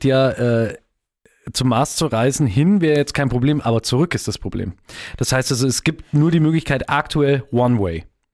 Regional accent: Munich, Bavaria, Germany; Also als echter Münchner macht man das nicht.

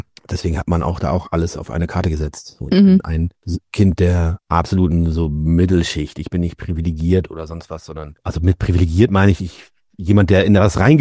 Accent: Hamburg, Germany; sonst sind wir alle aus Hamburg

